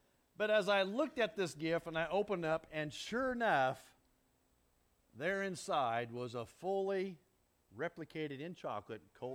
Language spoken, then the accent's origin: English; Leonard, Missouri, United States; Well, I'm not from Edina, and I'm not from Knox County. You see, I grew up on a farm outside of Leonard, Missouri in Shelby County.